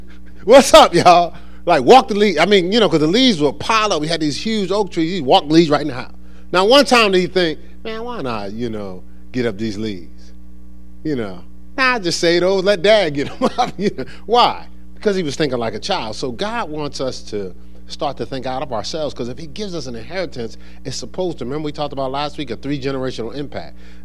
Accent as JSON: {"language": "English", "town": "Newark", "region": "New Jersey", "country": "United States", "tie": "born or raised there", "said": "as I was growing up in Newark, New Jersey"}